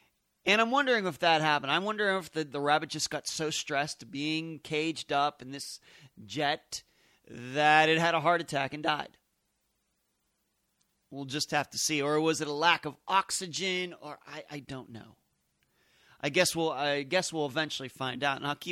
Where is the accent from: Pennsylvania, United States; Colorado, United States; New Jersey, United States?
Pennsylvania, United States; Leechburg; the rabbits that I grew up around in Pennsylvania, in Leechburg, Pennsylvania, which is kind of a out in the middle of nowhere in Pennsylvania, I guess.